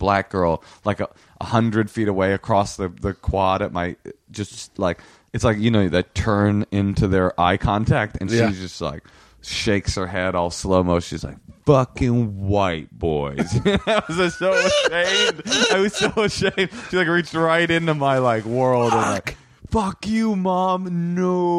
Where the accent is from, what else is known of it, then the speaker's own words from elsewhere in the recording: Oakland, California, United States; because I grew up in a black situation. You know, like I grew up in Oakland, you know, public school system.